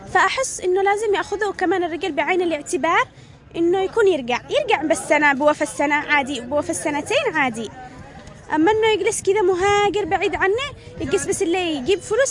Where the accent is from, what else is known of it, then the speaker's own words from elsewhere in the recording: Yemen; وهذا حقيقة عندنا باليمن